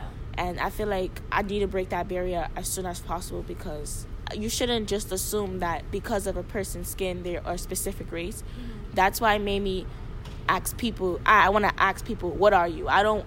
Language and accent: English; Honduras; I'm going to announce that I am African American, but I'm also am Honduran.